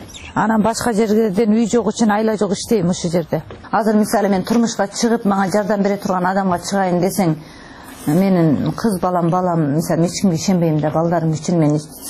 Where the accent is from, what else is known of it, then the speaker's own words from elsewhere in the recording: Tajikistan; now in Kyrgyzstan; Биз Тажикстандан келдик. Келгенде кыйынчылык аябай эле болду. Бир иштеген жерлерде да тажик деп мен өзү кыргызмын, бирок